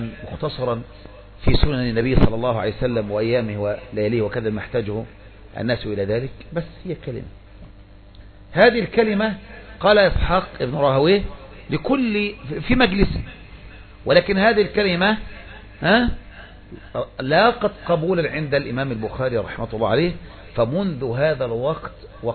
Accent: Taha al-A'mida, Minya Governorate, Egypt; موقع بلدتي وإليها ينسب طحا، وهي معروفة الآن بطحا الأعمدة التي تتبع مركز صملوط من مديرية المنيا.

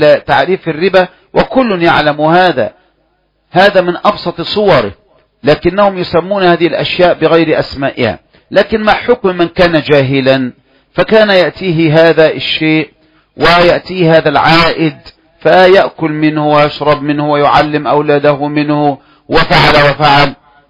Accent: Egypt; نحن كمصريين

